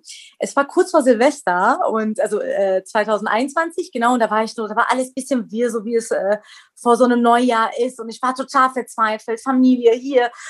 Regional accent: Iran; Also ich bin im Iran groß geworden.

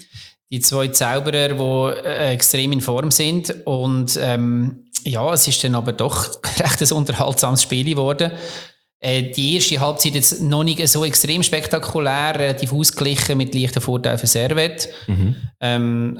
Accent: Bern, Switzerland; also als Berner weisst du, einer von uns wird der Erste dort sein

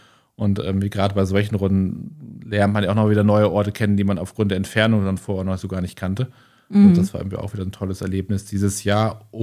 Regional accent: Bremen, Germany; was in Bremen halt toll ist, ist, ich komme aus Borgfeld, da ist das Blockland halt natürlich immer auf dem Weg

